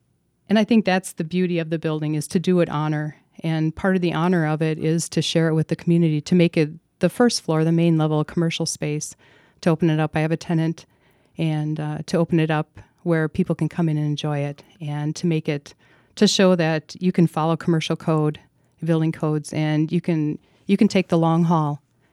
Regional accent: Merrill, Wisconsin, United States; I grew up in Merrill, Wisconsin, and always loved the building.

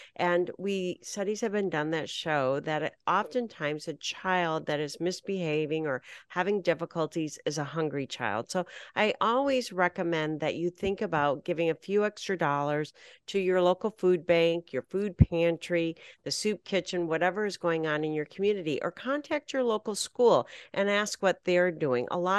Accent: Michigan, United States; I grew up in Northern Michigan.

